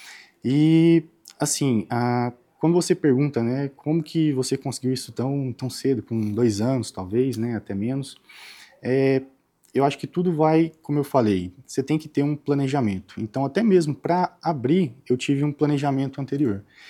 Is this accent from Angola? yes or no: no; Piracanjuba, Goiás, Brazil; also born or lived in Brasília / São Paulo; sou de Piracanjuba, Goiás.